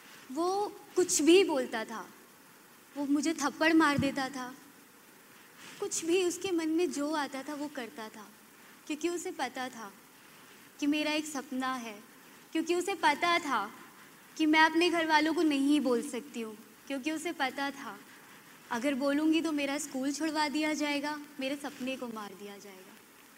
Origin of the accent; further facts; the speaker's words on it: Delhi, India; मैं दिल्ली से हूँ